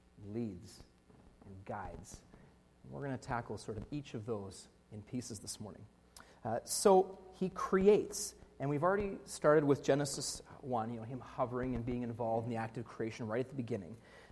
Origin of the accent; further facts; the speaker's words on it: Ontario, Canada; born there; I remember the first time I'd come out to BC, I was born in Ontario, and I'd never seen the ocean before